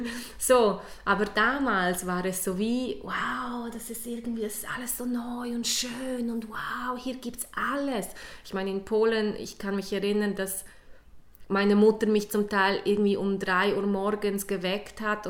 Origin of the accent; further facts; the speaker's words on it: Graubünden, Switzerland; accent: Bündnerdeutsch; ich habe keinen Akzent, wenn ich Bündnerdeutsch spreche. Ich bin Bündnerin, ich bin dort eigentlich aufgewachsen. Ich war dort in diversen Vereinen.